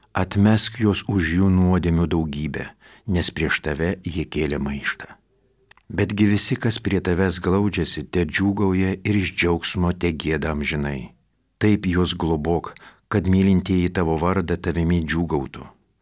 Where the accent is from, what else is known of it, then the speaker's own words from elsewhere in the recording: Klaipėda, Klaipėda County, Lithuania; moved away as an adult; now in Vilnius, Lithuania; aš Klaipėdoje baigiau tą muzikos technikumą tuo metu ir atvažiavom čia į Vilnių įstoti, tai mes klaipėdiečiai